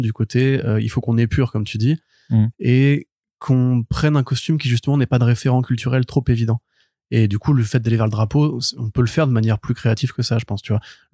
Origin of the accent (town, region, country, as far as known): France